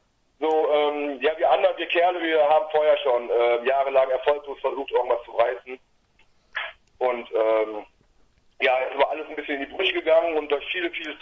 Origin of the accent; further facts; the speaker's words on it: Düsseldorf, North Rhine-Westphalia, Germany; Wir sind auf dem schönen, manchmal schönen Düsseldorf.